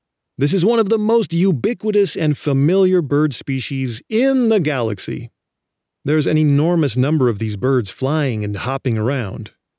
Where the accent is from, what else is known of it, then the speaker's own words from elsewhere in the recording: California, United States; I grew up near there in Southern California, so as a kid, I got really familiar with rides like the Jungle Cruise, Pirates of the Caribbean, and the Haunted Mansion.